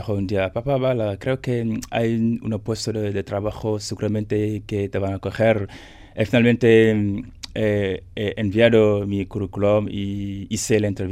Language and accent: Spanish; Senegal; porque en mi país he podido realmente tener un proyecto en el ámbito del turismo, porque Senegal realmente vive realmente de turismo.